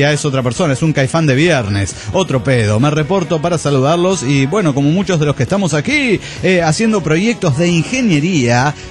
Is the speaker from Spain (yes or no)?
no; Querétaro, Mexico; de Querétaro, México.